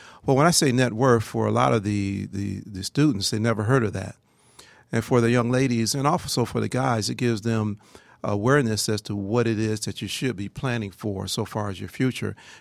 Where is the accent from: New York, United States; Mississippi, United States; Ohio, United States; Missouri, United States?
Ohio, United States; Cleveland; now in Atlanta, United States; No, I'm glad to be here right now. I'm originally from Ohio, Cleveland, Ohio area.